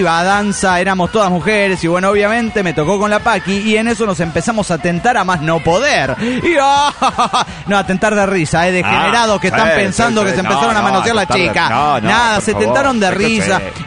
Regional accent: Argentina; Hola, ¿cómo están, amigos? … de Argentina.

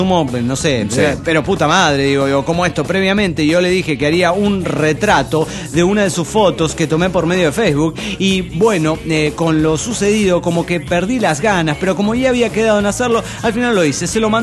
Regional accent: Mexico; recuerden que soy de México

